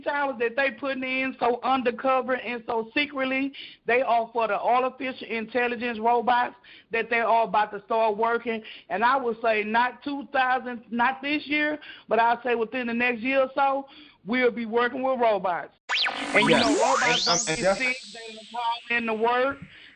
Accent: Shreveport, Louisiana, United States; And I'm from Shreveport, Louisiana.

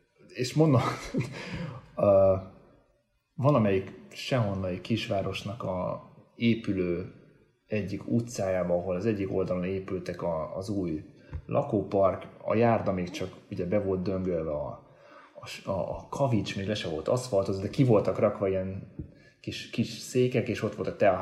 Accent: Hungary; magyaráztam neki, hogy én magyar vagyok.

